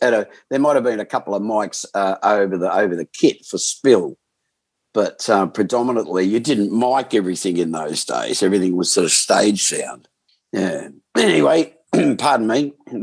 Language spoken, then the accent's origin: English; Melbourne, Victoria, Australia; because I was born and raised in Melbourne